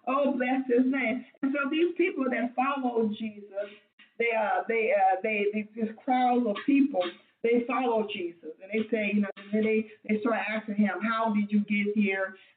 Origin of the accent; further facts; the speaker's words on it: Mississippi, United States; accent: Mississippi; you have to excuse my Mississippi accent